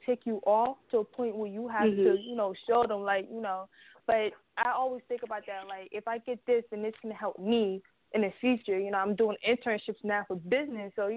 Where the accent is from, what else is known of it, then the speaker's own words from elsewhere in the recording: New Jersey, United States; I'm from North Jersey, and that's like what like a dangerous place